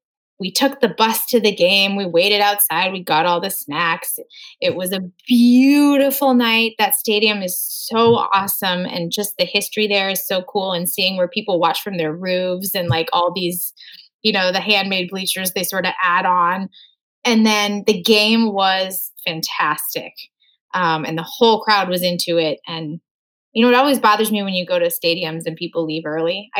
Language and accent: English; Moorhead, Minnesota, United States; He coaches in my hometown of Moorhead, Minnesota.